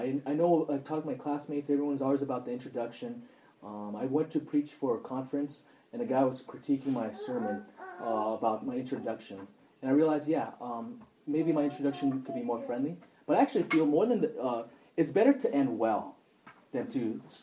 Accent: El Monte, California, United States; I remember growing up in El Monte

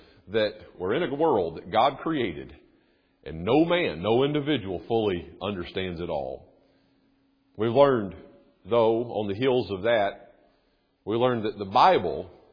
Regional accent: United States; Now, I'm an American.

